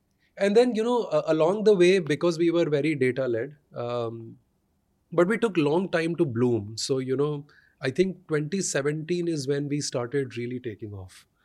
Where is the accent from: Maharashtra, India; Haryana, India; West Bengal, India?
Haryana, India; Faridabad; English is a second language; So I grew up in Faridabad.